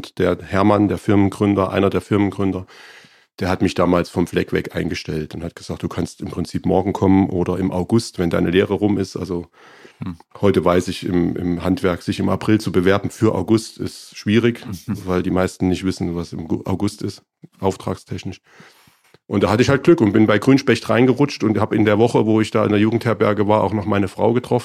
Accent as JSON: {"language": "German", "town": "Erfurt", "region": "Thuringia", "country": "Germany", "tie": "born or raised there", "said": "ich bin geboren in Erfurt, in Thüringen. Das ist auch so eine Spezialität, glaube ich, je älter ich werde, desto mehr empfinde ich das als Glück, dass ich 15 Jahre in der DDR groß geworden bin."}